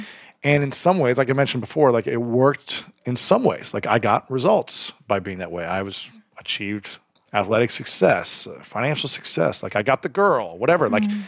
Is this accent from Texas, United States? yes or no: no; Ohio, United States; It's just like the language of you know where I grew up in Ohio